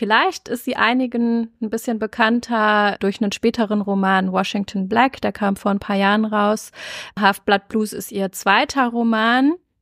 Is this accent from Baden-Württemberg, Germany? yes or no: no; North Rhine-Westphalia, Germany; Also ich bin am Rand des Ruhrgebiets aufgewachsen und fühle mich meistens, wenn ich Ruhrpott höre, auch zu Hause, sprachlich zu Hause zumindest.